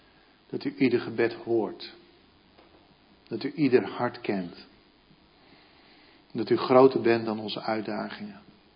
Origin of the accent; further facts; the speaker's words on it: Friesland, Netherlands; Ik ben een hele gewone jongen. Ik ben op het Friese platteland opgegroeid.